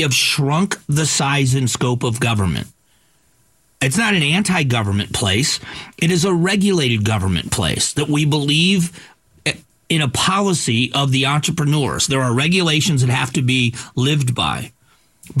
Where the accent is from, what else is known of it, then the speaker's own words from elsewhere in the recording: Florida, United States; there's something romantic about where I grew up in the Gulf of Mexico.